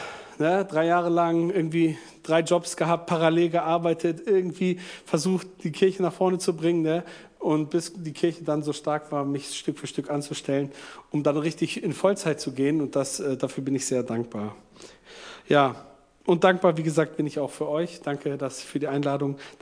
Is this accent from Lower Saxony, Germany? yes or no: yes; Hanover, Lower Saxony, Germany; ich komme aus Hannover, bin dort geboren. Ich versuche mal die Geschichte kurz zu machen, ich stelle mich ganz kurz vor. Bin jetzt 37, verheiratet